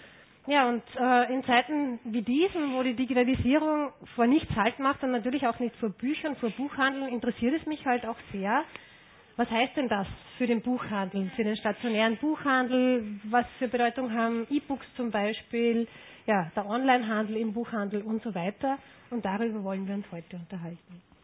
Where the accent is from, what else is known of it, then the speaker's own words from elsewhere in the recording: Linz, Upper Austria, Austria; Ich bin in Linz aufgewachsen